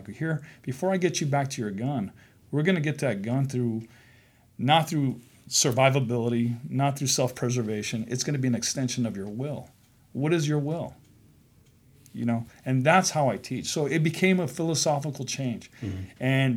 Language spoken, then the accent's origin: English; Arizona, United States; And then we came back to Arizona because, you know, I'm from Arizona, so I didn't want to stay in Texas.